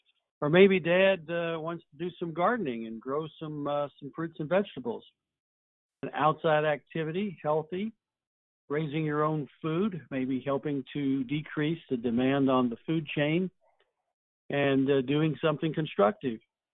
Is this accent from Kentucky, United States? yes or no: yes; Louisville, Kentucky, United States; in my hometown of Louisville, Kentucky